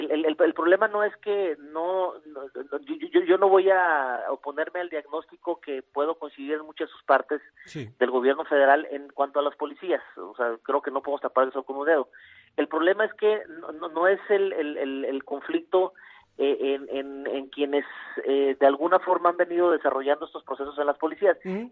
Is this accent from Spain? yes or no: no; Mexico; ¿qué más nos queda como mexicanos?